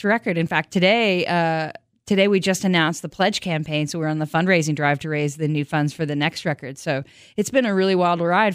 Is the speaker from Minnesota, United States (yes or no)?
no; Chinook, Kansas, United States; that reminded me a lot of growing up in Chinook, Kansas, just a little bit down I-29 here, and just reminded me of the Neosho River where I grew up.